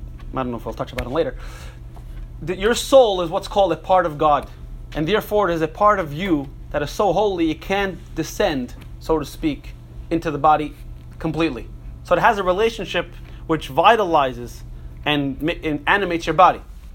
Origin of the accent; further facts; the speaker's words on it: Brooklyn, New York, United States; Listen, I grew up in Brooklyn, you know, there's certain things you gotta know. I have a Jewish mother too.